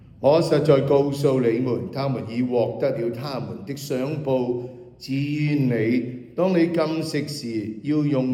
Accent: China; 为我哋中国人咧，我哋喺新年里头吓，一年嘅开始咧，成日讲除旧更新吓

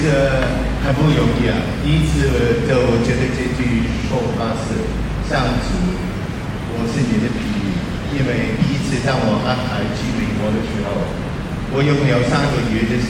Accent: Hong Kong; Chinese is a second language; 我的国语也不好，我属于香港人，所以如果你听不清楚，可以轻松。

